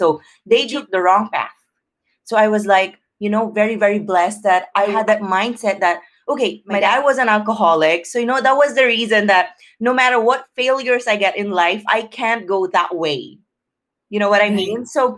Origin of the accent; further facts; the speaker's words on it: Philippines; I think growing up in the Philippines, I've realized that people are really into talking to each other about their problems.